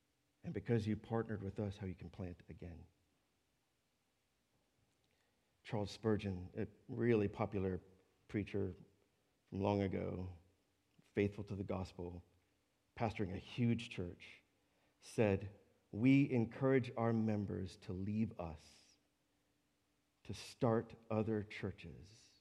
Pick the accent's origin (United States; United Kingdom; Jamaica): Jamaica; I'm Jamaican, by the way